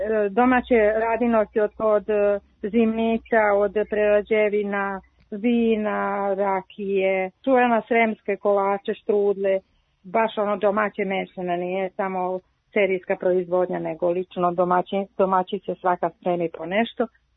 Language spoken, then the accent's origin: Serbian; Ruma, Vojvodina, Serbia; moved away; a ja sam iz Rume došla ovdje